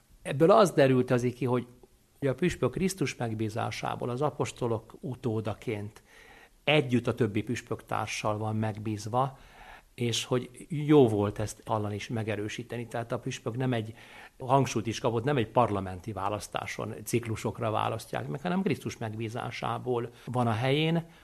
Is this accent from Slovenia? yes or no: no; Hungary; Mondtam, hogy én Magyarországról vagyok